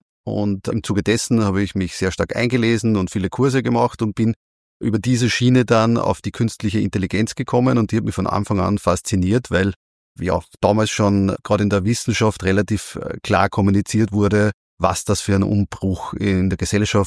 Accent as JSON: {"language": "German", "town": "Linz", "region": "Upper Austria", "country": "Austria", "tie": "born or raised there", "said": "Ja, waschechter Oberösterreicher, geboren in Linz, immer in Linz gelebt, bis auf ein Auslandsjahr im Studium und jetzt etwas aufs Land gezogen Richtung Leonding, aber Oberösterreich bin ich immer treu geblieben."}